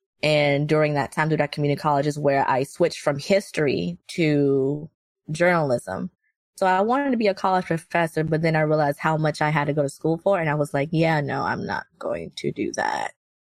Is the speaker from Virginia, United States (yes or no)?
yes; Virginia, United States; moved away as an adult; now in Atlanta, United States; Well, I grew up in Virginia, lived with my grandmother till I was 18. And then once I graduated high school, that same day, I hiked it to Georgia, where my mother was living. And I refused to go back to Virginia.